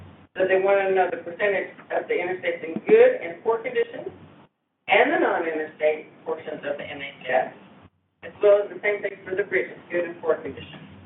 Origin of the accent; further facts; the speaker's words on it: Kentucky, United States; I was like, oh, I'm from Kentucky.